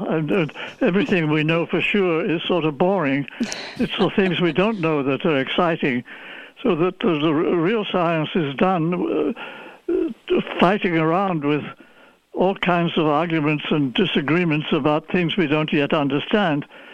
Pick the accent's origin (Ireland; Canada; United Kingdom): United Kingdom; England; I grew up in England